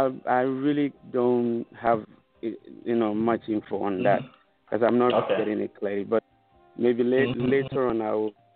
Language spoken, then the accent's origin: English; Cape Coast, Central Region, Ghana; apart from growing up with my grandparents, the other thing was I was exposed to real culture.